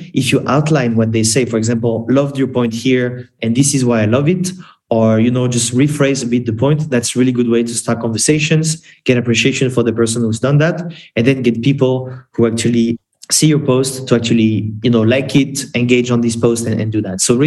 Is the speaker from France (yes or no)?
yes; France; In France, for example, I'm from France.